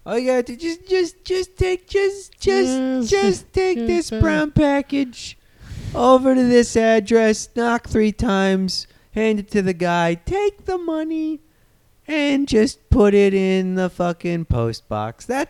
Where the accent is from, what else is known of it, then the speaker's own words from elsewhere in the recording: England, United Kingdom; To me, I'm English. It's all the same.